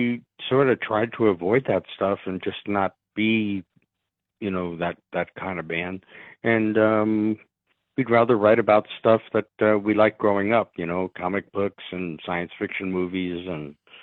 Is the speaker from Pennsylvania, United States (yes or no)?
no; Queens, New York, United States; you know, we're not really from New York City, but if you, you know, take it that way, you know, I grew up in Queens, which is, you know, sort of just outside New York City.